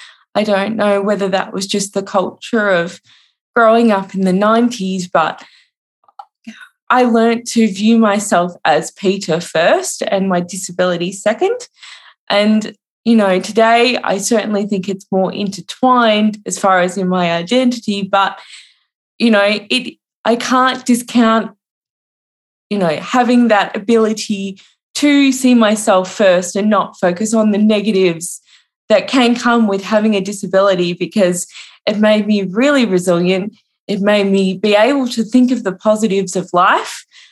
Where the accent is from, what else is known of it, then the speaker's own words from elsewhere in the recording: Australia; now in Melbourne, Australia; I'm 31, so I was born in 1990, just to give you a bit of context. I live in Melbourne in Australia